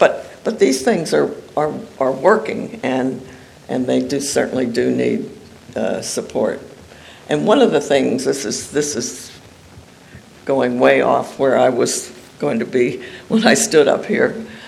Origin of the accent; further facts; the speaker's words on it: Lewis, United States; I'm from Lewis. I'm on the Planning Commission in the town of Lewis.